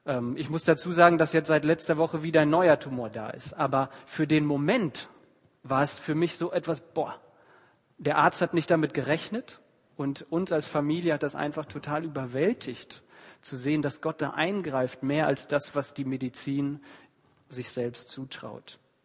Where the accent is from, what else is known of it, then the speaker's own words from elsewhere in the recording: Bielefeld, North Rhine-Westphalia, Germany; weil ich komme ja eigentlich aus Bielefeld